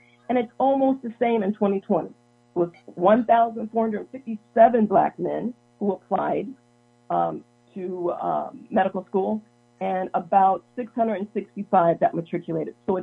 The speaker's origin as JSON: {"language": "English", "region": "Missouri", "country": "United States", "lives_now": "Wisconsin, United States", "said": "So I am originally from Missouri, and I've been here in Wisconsin for 20 years, so I consider myself a Wisconsinite for the most part right now."}